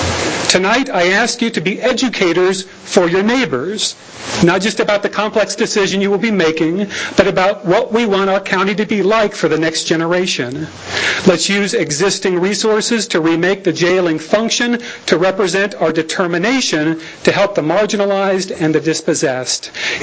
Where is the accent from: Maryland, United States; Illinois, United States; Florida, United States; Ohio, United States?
Illinois, United States; Effingham; I grew up in Effingham, a community without much racial or ethnic diversity